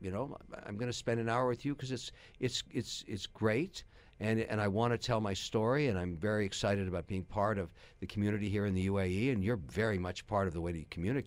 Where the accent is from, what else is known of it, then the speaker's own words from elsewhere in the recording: Nicosia, Nicosia District, Cyprus; Famagusta was a beach in Cyprus, and I grew up in Nicosia. I went to the junior school there. And beach culture is, you know, part of the Cypriot Lebanese kind of thing.